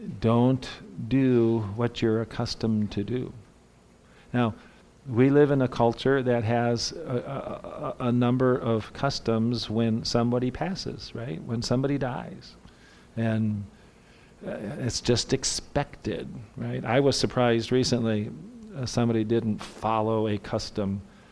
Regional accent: Minnesota, United States; We brought this hot dish over, right? Because we're from Minnesota.

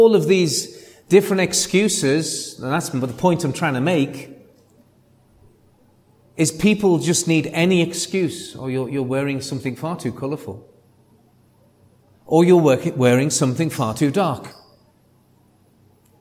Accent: Liverpool, North West England, United Kingdom; accent: Scouse; also born or lived in Calgary, Canada; Mine is from the northwest English port called Liverpool. It's a dialect called Scouse.

